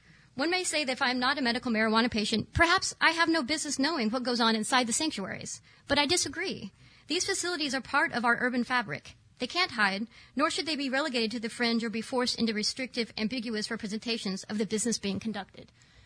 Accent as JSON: {"language": "English", "region": "Oklahoma", "country": "United States", "tie": "born or raised there", "said": "I've known about pot since I was a little girl. I grew up in Oklahoma. My mother smoked pot."}